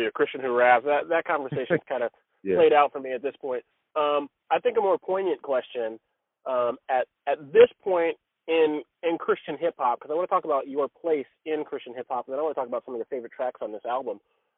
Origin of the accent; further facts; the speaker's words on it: the South, United States; Now, I grew up in the South, and cards were evil.